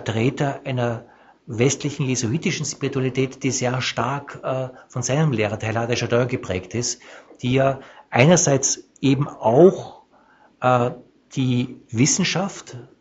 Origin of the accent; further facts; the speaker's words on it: Austria; Sie als Schweizer, ich als Österreicher